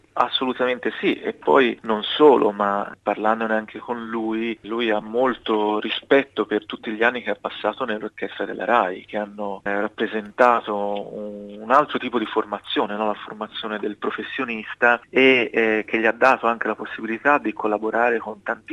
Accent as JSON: {"language": "Italian", "town": "Florence", "region": "Tuscany", "country": "Italy", "tie": "born or raised there", "moved": "as an adult", "lives_now": "Melbourne, Australia", "said": "Io sono musicista italiano, sono nato a Firenze, cresciuto anche artisticamente a Firenze"}